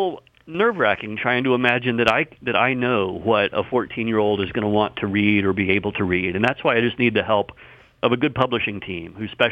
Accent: South Carolina, United States; I grew up in South Carolina in the 1970s and 80s

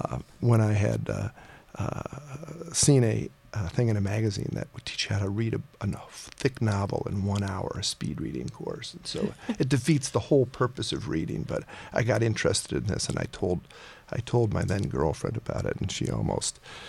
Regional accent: Ann Arbor, Michigan, United States; moved away as an adult; So the book, just briefly, is about growing up in Ann Arbor. It's the years 1963 to 1977 when I left for college

